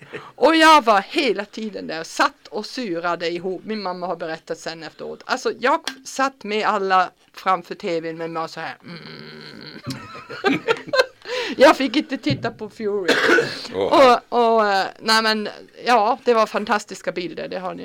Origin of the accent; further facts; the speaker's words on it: Germany; Lufthansa, som vi tyskar också ibland kallar för Lufthansa.